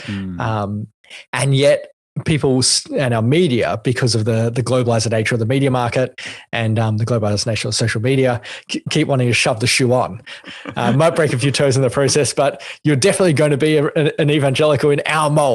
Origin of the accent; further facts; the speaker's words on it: Australia; Yeah, and I think as an Australian, and John, you'd have experience with this from your time in Scotland